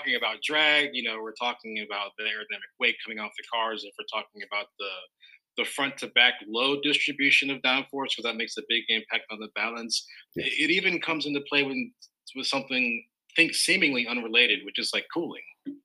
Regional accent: Florida, United States; growing up, I grew up kind of in South Florida, surrounded by very cool cars and fast cars and motorcycles.

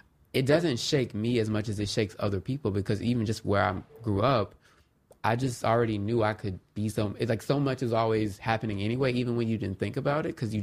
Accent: Houston, Texas, United States; now in New York, United States; I always make it clear. I'm from Houston no matter what. I still vote in Texas.

